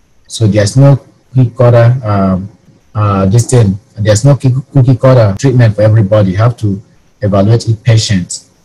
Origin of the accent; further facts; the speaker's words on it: Nigeria; now in Texas, United States; I was not born in Texas, but I got here as soon as I could.